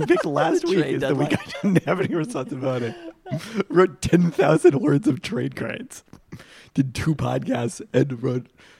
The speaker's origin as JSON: {"language": "English", "region": "Washington", "country": "United States", "tie": "born or raised there", "said": "The inspiration behind my burger comes from being a Puerto Rican growing up in Washington State."}